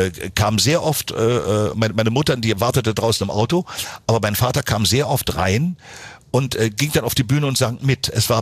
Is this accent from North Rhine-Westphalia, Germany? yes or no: no; Berlin, Germany; ich bin ja aufgewachsen in West-Berlin